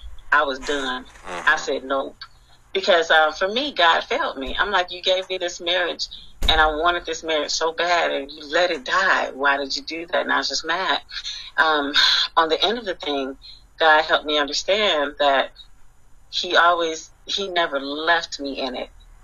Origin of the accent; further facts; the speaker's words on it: Cleveland, Ohio, United States; Yeah, I'm from Cleveland, of course.